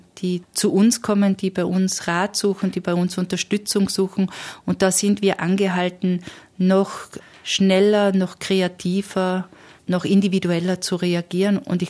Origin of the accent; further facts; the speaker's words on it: Schönberg im Stubaital, Tyrol, Austria; Also ich komme aus der Autobahnortschaft, nämlich Schönberg im Stubaital, die durch die Autobahnmaut eingekesselt ist.